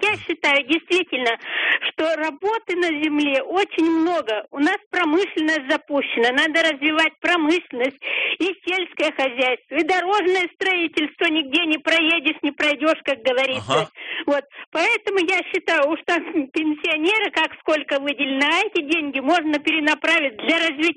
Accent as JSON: {"language": "Russian", "town": "Omsk", "region": "Omsk Oblast", "country": "Russia", "said": "Я из Омска."}